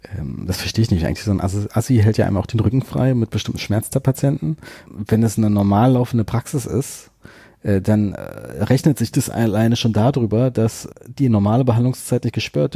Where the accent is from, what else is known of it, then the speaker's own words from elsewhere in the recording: Berlin, Germany; ich bin Berliner und habe außerhalb von Berlin studiert.